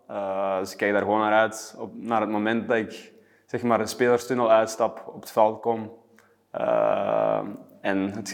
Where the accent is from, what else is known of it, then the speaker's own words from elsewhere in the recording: Muizen, Flanders, Belgium; Ik ben van Muizen. Dus ik ben hier opgegroeid. Ik ben naar Deemsum geweest op school. En ik tot mijn tweede middelbare altijd in Mechelen geweest.